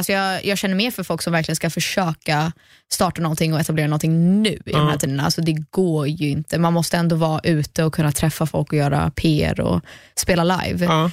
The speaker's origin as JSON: {"language": "Swedish", "country": "United States", "tie": "born or raised there", "also_born_or_lived": "Sweden", "said": "Alltså, jag är ju svensk. Jag föddes i Sverige, växte upp i USA. Så att jag är liksom en permanent resident. Så att jag bor där."}